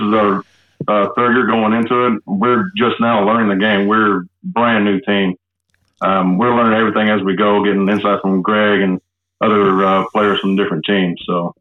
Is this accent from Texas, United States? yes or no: yes; Texas, United States; moved away; I'm a newcomer. I'm actually a transplant. My wife and I met in the military. I'm originally from Texas. I moved here about 14 years ago.